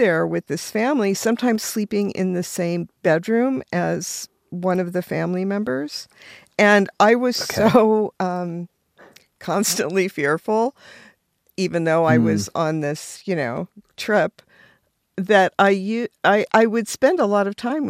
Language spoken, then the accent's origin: English; Los Angeles, California, United States; growing up in Los Angeles, even when I did, I mean, you knew about orange trees